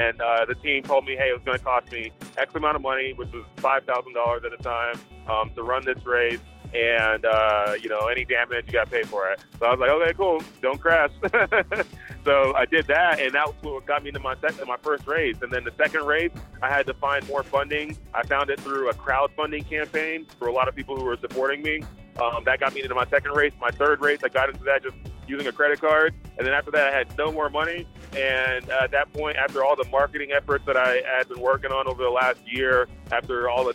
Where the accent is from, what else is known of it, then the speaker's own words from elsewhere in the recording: Dallas, Texas, United States; I'm originally from Dallas, Texas